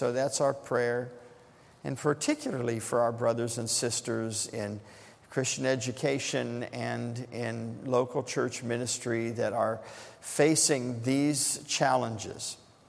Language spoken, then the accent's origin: English; United States; as an American, we have been given the First Amendment